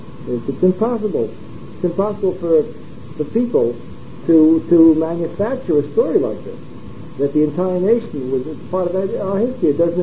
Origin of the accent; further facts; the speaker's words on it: Belgium; Because now I'm from Belgium. I wish that God had chosen the Belgian people.